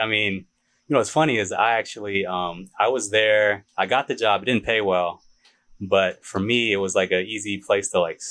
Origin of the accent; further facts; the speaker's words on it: Illinois, United States; You know, I grew up in Illinois